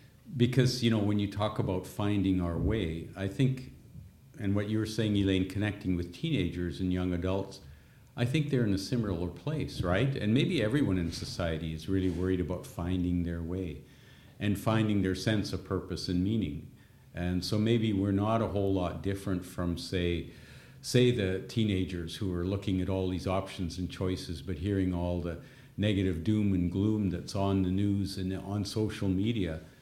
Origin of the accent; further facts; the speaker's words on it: British Columbia, Canada; now in Winnipeg, Canada; we grew up in British Columbia, they grew up here in Winnipeg.